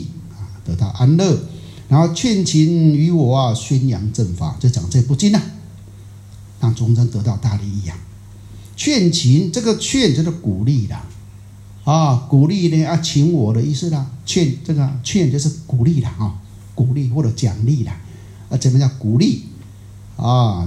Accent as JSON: {"language": "Chinese", "country": "Taiwan"}